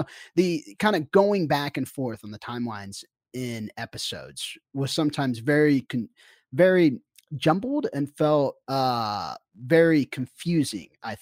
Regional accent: Kansas City, Kansas, United States; I was a kid from Kansas that grew up in Kansas City that followed college basketball very heavily because we didn't have an NBA team.

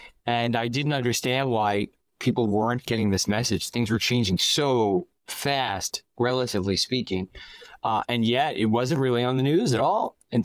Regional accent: New York City, New York, United States; now in Florida, United States; I've lived in Manhattan 3 times in my life. I'm from New York City, born and raised.

